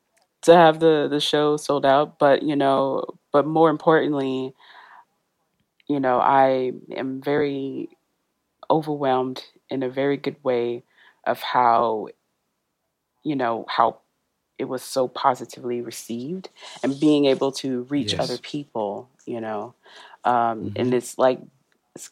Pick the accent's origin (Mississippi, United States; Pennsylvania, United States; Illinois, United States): Mississippi, United States; And we're all from Mississippi.